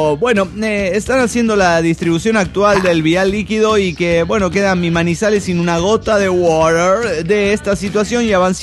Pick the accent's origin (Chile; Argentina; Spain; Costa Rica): Costa Rica; de Costa Rica.